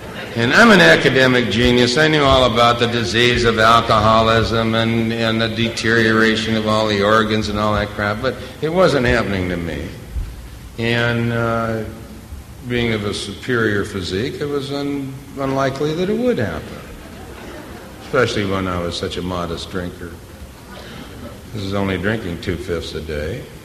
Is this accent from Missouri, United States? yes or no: no; Beverly Hills, California, United States; was born and raised in Beverly Hills.